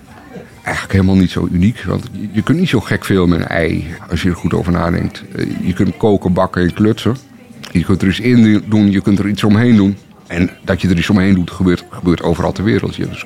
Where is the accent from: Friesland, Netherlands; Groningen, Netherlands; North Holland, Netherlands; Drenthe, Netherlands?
Groningen, Netherlands; Veendam; ik kom oorspronkelijk uit Veenam